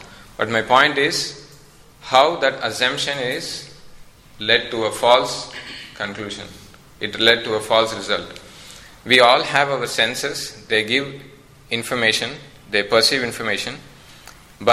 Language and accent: English; Kanchipuram, Tamil Nadu, India; Now, in my hometown, my home is actually situated in the main road. It's in Kanchipuram.